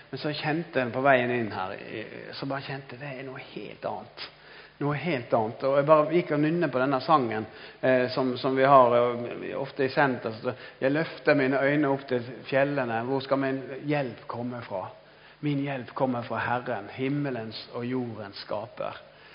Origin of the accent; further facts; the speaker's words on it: Odda, Vestland, Norway; now in Halden, Norway; Jeg er egentlig fra Odda. Jeg er oppvokst opp der, men jeg jobber i Evangeliesenter i dag, og jeg bor i Halden da.